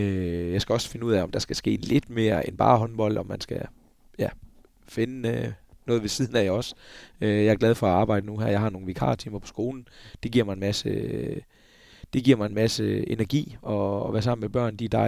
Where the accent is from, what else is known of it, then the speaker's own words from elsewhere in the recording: Esbjerg, Region of Southern Denmark, Denmark; når jeg er hjemme i Esbjerg